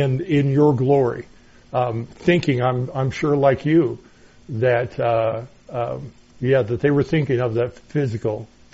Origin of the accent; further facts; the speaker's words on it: Pacific Northwest, United States; also born or lived in Florida; I grew up in the Northwest. I know clouds. I know dark clouds and I know storm clouds. And then having lived in Florida for a couple of years